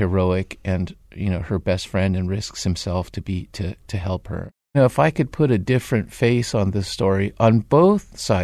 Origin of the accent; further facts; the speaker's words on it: San Diego, California, United States; also born or lived in Tijuana, Mexico; You know, I was born in Tijuana. I grew up in San Diego. I worked with the mission group in the Tijuana garbage dump.